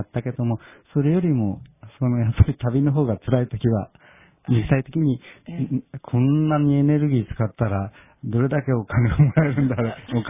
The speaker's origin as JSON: {"language": "Japanese", "region": "Tokyo", "country": "Japan", "tie": "born or raised there", "said": "東京で生まれて育って"}